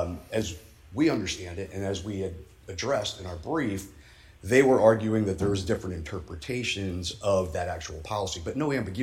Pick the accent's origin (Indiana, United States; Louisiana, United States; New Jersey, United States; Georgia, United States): Louisiana, United States; New Orleans; That's what happens when, you know, I'm from New Orleans.